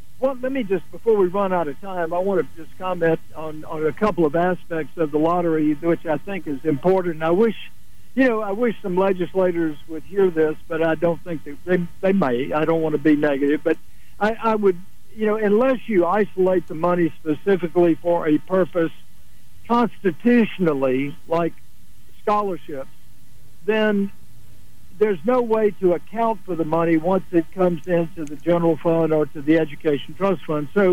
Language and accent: English; Mobile, Alabama, United States; And, you know, Mobile is my hometown. I grew up, went to Woodcock, Linecoff, Barton, and Murphy, and traversed the bayous and did a lot of fishing and walking on the beach.